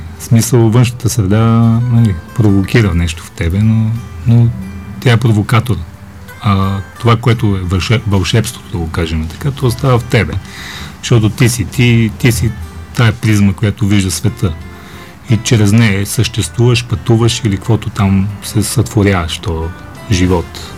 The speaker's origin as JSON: {"language": "Bulgarian", "country": "Mongolia", "tie": "born or raised there", "said": "аз съм от Монголия, аз съм роден в Монголия"}